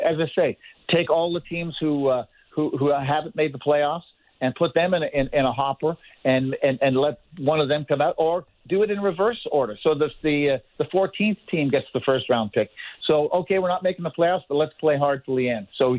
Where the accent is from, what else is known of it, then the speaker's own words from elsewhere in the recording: Montreal, Quebec, Canada; I was in Montreal. I grew up in Montreal, and our mayor lived down the street